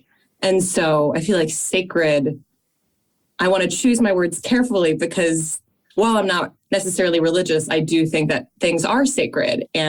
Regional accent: Fairfield, Connecticut, United States; And we grew up in Fairfield, Connecticut. So it's a very kind of like upper class, very white town.

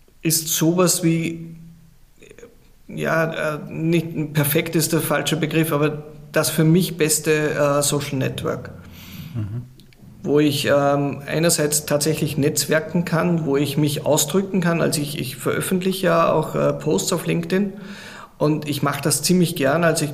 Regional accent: Austria; also als Österreicher musst du ja Skifahren

